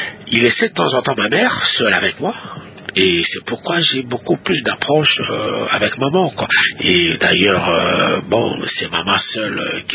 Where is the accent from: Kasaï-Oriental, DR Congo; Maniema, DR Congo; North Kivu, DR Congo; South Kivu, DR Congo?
Kasaï-Oriental, DR Congo; Lubefu; born there; Je suis né dans les Kassai, dans un village qui s'appelle Lubefu, au Kassai oriental. Un 14e jour du mois de juin, en 1949.